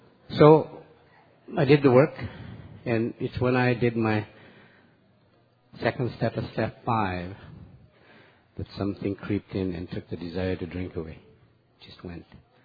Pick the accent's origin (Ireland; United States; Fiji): Fiji; born there; I was born in Fiji. Drinking was a privilege. I come from a very well-to-do family